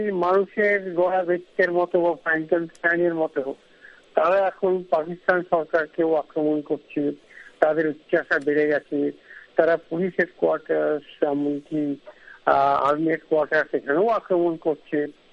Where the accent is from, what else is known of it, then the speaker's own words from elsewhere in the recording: India; আমরা ভারতীয় হিসেবে